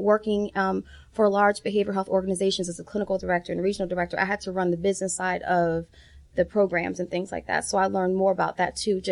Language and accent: English; Florida, United States; Honestly, when I'm from Florida, trained in Florida, and, coming to the South, the Bible Belt, it's a little different